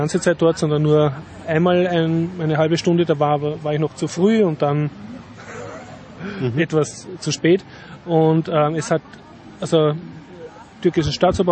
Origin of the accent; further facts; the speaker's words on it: Vienna, Austria; als Wiener, in dem man lebt.